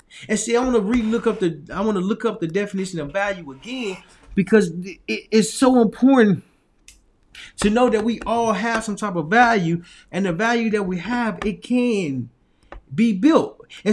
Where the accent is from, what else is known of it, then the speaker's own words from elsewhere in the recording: Little Rock, Arkansas, United States; when I was in my hometown, Little Rock, Arkansas, when I was there, I went to this place